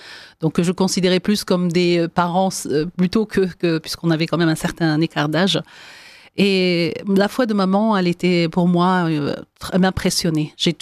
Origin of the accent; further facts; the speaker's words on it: Oran, Oran Province, Algeria; moved away; also born or lived in Tlemcen; je suis née en Algérie dans les années 60, donc en 65 comme je le décris. J'ai grandi dans une ville nommée Oran, à l'ouest. Donc je suis née à Tlemcen, j'ai grandi à Oran. Et je suis issue d'une famille donc musulmane